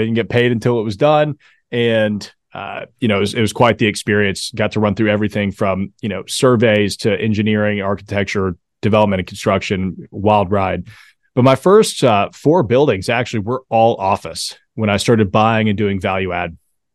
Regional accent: the South, United States; Big hockey fan, even though I'm from the South.

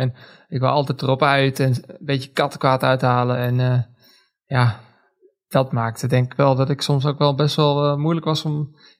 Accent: Zutphen, Gelderland, Netherlands; Ja, ik kwam oorspronkelijk uit Zutphen.

